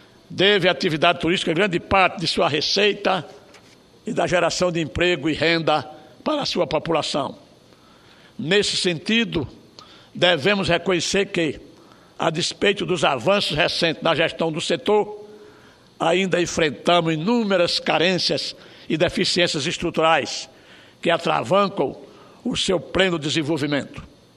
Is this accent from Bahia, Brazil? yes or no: no; Alagoas, Brazil; Como nordestino e muito orgulho alagoano, compreendo perfeitamente a importância da indústria do turismo em nossa economia.